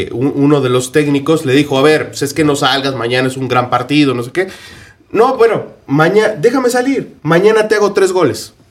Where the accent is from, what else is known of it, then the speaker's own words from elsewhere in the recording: Puebla, Mexico; ya saben que yo soy de Puebla.